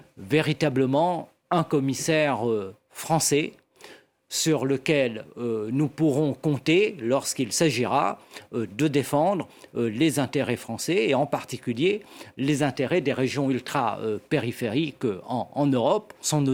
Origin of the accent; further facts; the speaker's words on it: Réunion, France; Je suis très inquiet en tant que réunionnais par cet accord